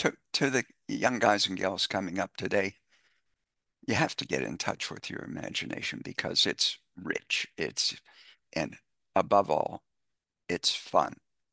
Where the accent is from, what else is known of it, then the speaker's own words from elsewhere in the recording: Appalachia, United States; I'm a Appalachian redneck hillbilly at heart. That's never going to change. I've never left those hills.